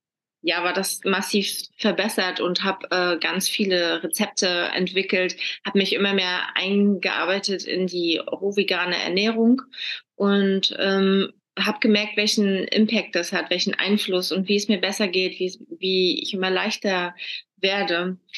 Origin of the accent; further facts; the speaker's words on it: Mecklenburg-Vorpommern, Germany; ich bin aufgewachsen im Restaurant meiner Eltern da in Mecklenburg